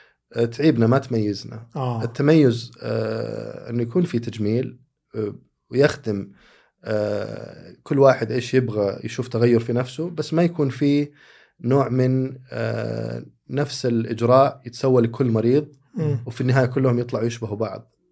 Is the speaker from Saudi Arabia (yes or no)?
yes; Saudi Arabia; عندنا كسعوديين على الأقل